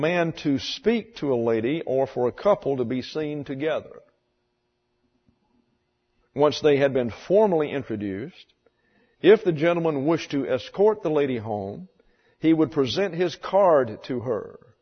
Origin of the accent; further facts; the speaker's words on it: Wales, United Kingdom; Dating back to, now get this, I'm Welsh. Dating back to 17th century Wales